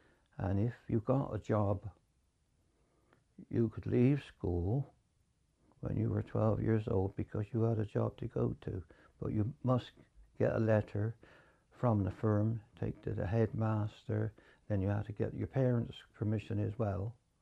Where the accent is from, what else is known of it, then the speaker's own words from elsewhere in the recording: Bath, South West England, United Kingdom; born there; I was born in Bath, just outside of Bristol.